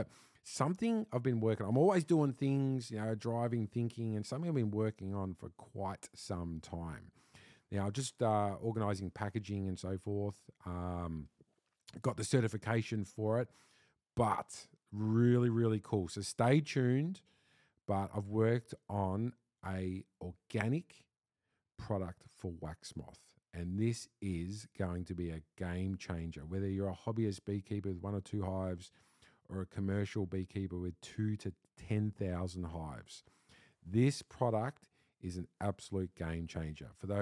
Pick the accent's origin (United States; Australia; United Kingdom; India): Australia; I know I'm an Aussie and living in this beautiful country, but the vastness, wowza.